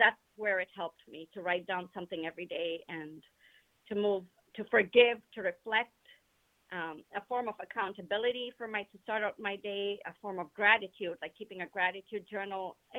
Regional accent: India; born there; And even though I was born in India, I didn't grow up there. So I cannot read Hindi, though I can speak it and understand it.

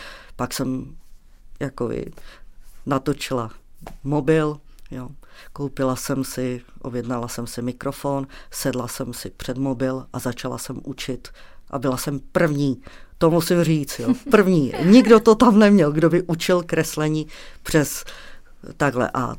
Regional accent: Karlovy Vary, Karlovy Vary Region, Czechia; No, já jsem se narodila v Karlových Varech, takže jsem byla obklopená celý dětství přírodou.

